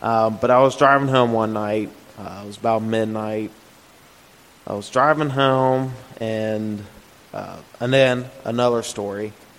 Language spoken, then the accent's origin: English; Cheviot, Ohio, United States; I grew up in Cheviot for about 13 years. You know, religion wasn't really a big thing in our household. I did go to private school from 4th to 8th grade year, St. Al's in Bridgetown.